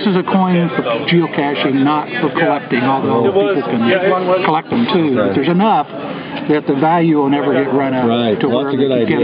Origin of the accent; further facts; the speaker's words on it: Kansas City, United States; from Kansas City